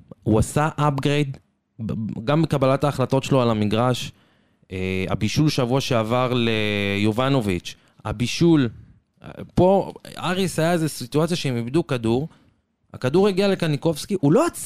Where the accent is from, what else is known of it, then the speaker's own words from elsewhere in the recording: Petah Tikva, Central District, Israel; אני מפתח תקווה